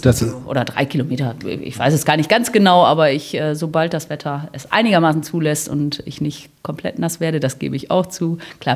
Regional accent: Mettingen, North Rhine-Westphalia, Germany; Mettingen ist für mich ganz klar mein Heimatort.

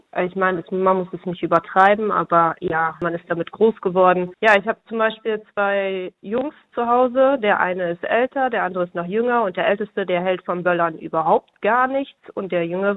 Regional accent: Wettringen, North Rhine-Westphalia, Germany; Ich bin in Wettringen groß geworden, in Kleinhardorf und in Wettringen die Schule immer besucht. Ich habe eine ganz starke Verbindung noch nach Wettringen hin.

